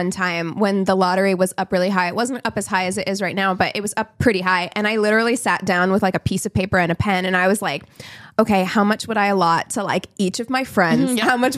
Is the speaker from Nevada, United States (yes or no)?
yes; Las Vegas, Nevada, United States; also born or lived in Missouri; Even though I grew up in Las Vegas, it was like suburbs, and then I moved into a small town in Missouri.